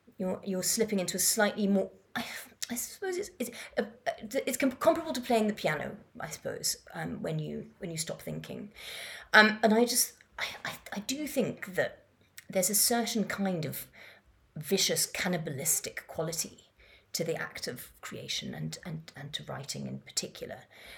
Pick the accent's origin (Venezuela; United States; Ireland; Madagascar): Madagascar; also born or lived in Kenya / Yemen / Morocco; I grew up in Madagascar and Kenya and Yemen and Morocco, and it was, you know, before the internet, you don't really get to carry friendships, you know, from one place to another.